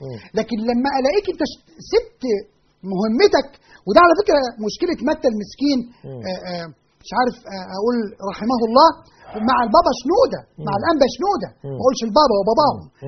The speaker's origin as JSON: {"language": "Arabic", "country": "Egypt", "said": "نحن لسنا أقباط. احنا مسلمين مصريين."}